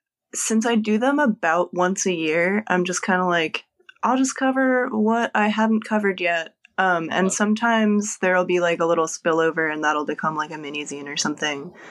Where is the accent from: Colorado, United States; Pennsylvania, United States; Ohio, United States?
Pennsylvania, United States; Lancaster; I am going to Table Lancaster Zine Fest in Pennsylvania, which is my hometown. And when I lived there, there wasn't much zine stuff going on.